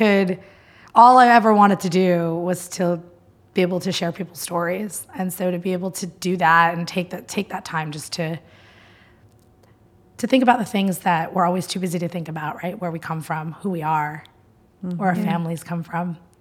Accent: New Jersey, United States; I grew up in Jersey. I still live in New Jersey, in Hoboken, New Jersey.

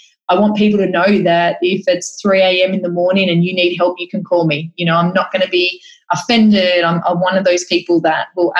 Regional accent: Cootamundra, New South Wales, Australia; also born or lived in Penrith / Moolamee / Canberra / Brisbane; I was born in Penrith in Sydney. I've lived in places like, Moolamee, which is out in the sticks, like 400 people. Lived in Canberra, Brisbane, Gold Coast, Wagga Wagga, Albury, Cootamundra.

